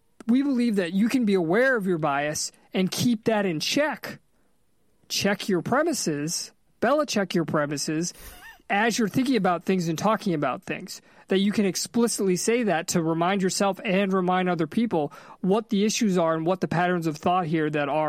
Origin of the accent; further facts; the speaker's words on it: Massachusetts, United States; also born or lived in California; I grew up in Massachusetts, and no matter how hard I try, I can't get that out of me, right? I lived in California.